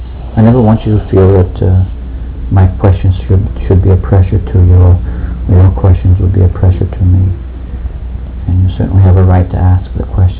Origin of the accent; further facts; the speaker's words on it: Connecticut, United States; born there; I was born in the country. I was born in Connecticut, and I can remember the snow, and it's beautiful.